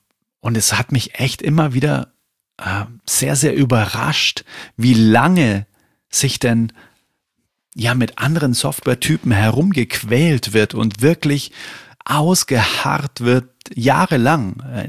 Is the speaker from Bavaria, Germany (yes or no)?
yes; Bavaria, Germany; wie man bei uns in Bayern sagt